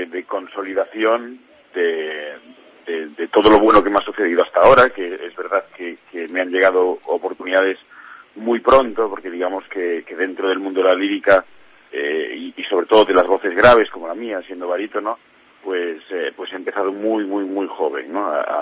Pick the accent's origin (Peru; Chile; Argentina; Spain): Spain; Ortigueira, Galicia; yo soy de Ortigueira